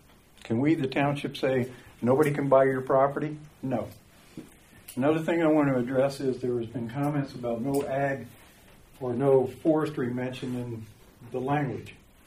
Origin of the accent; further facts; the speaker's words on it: Cincinnati, Ohio, United States; I grew up in Cincinnati, grew up in a very large community.